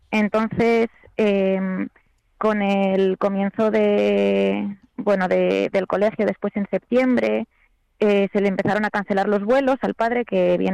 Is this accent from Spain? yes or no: yes; Spain; Yo soy española, no tengo la nacionalidad británica